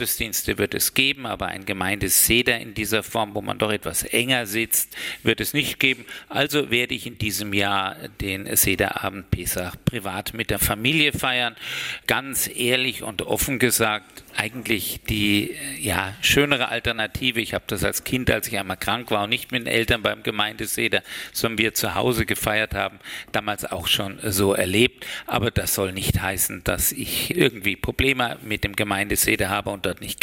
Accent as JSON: {"language": "German", "town": "Würzburg", "region": "Bavaria", "country": "Germany", "tie": "born or raised there", "said": "Üblich ist es in meiner Heimatgemeinde in Würzburg, dass wir einen Gemeindeseder machen, also diesen Sederabend in der Gemeinde begehen. So bin ich auch groß geworden."}